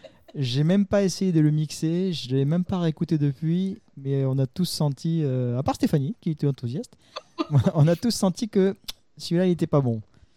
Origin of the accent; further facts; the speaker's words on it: France; comme on dit, hein, chez nous en France.